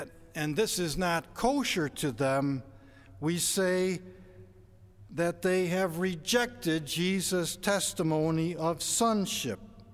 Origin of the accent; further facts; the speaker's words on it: Chicago, Illinois, United States; Growing up in Chicago for 30 years, I believe I can identify another person who grew up in the city using the standard of how they pronounce the name of the city.